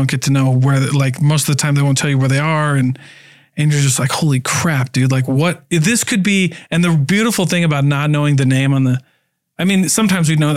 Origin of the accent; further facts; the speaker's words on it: Keokuk, Iowa, United States; I'm from Keokuk, Iowa. Mount Pleasant's in our like district.